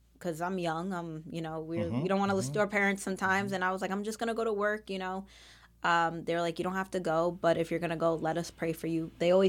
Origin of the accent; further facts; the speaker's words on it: Bridgewater, New Jersey, United States; also born or lived in Carolina, Puerto Rico; Well, I was born in Carolina, Puerto Rico. I moved to Bridgewater, New Jersey when I was just a baby. My parents my dad is an immigrant from Haiti. My mom also came from Puerto Rico as well.